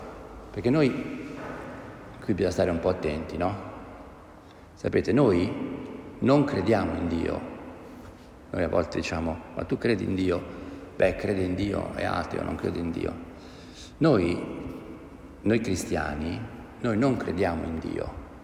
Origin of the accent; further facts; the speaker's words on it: Como, Lombardy, Italy; io sono di Como, una cittadina del nord Italia, molto piovosa, soprattutto un tempo era molto piovosa